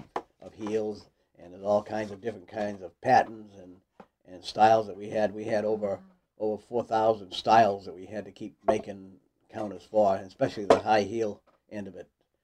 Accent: Haverhill, Massachusetts, United States; born there; also born or lived in Lowell / Maine; I was born in Haverhill, Mass. And then my folks moved to Lowell.

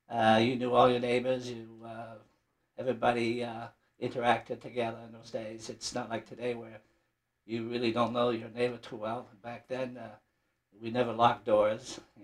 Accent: Lewiston, United States; Yes, I was grew up in Lewiston. I went to Lewiston High School, graduated from Lewiston High School in 1955.

